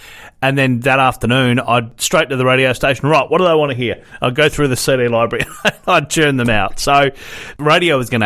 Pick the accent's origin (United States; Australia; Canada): Australia; Whyalla, South Australia; I loved my childhood in Whyalla. It's a steel town. Every man and their dog worked at BHP.